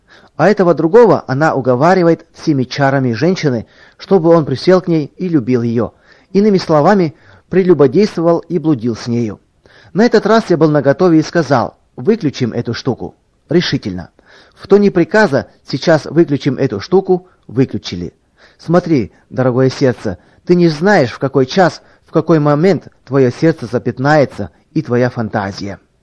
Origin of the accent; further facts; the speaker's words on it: Lodz, Łódź Voivodeship, Poland; moved away; Показывали фильм про мой родной город Лодж, в котором я вырос.